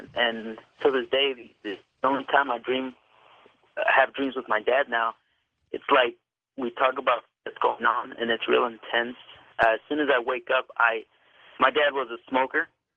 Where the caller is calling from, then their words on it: Richmond, California, United States; I'm calling from Richmond, California.